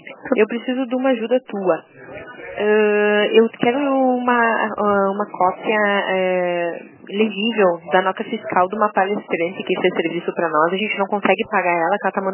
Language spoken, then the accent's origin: Portuguese; Passo Fundo, Rio Grande do Sul, Brazil; Eu sou de Passo Fundo, Rio Grande do Sul.